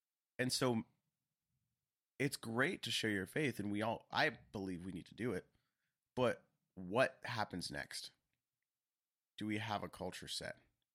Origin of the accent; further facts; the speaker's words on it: Boston, Massachusetts, United States; I was like, oh, I'm from Boston. Like, this is how it is sometimes.